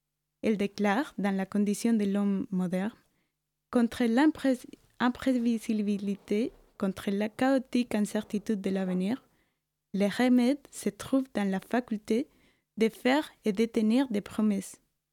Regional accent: Colombia; moved away; Et au moment où j'ai quitté la Colombie, j'ai fait une promesse à ma grand-mère. Bientôt, je serai chez toi pour manger avec toi.

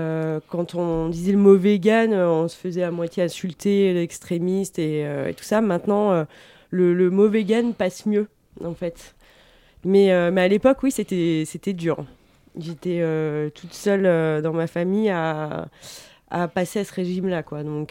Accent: Bourgogne-Franche-Comté, France; moved away as an adult; now in Paris, France; Alors, j'habite à Paris, mais à la base, je suis bourguignonne et je viens du 89. Et je suis sur Paris depuis 20 ans, en fait, à Porte de Saint-Cloud.

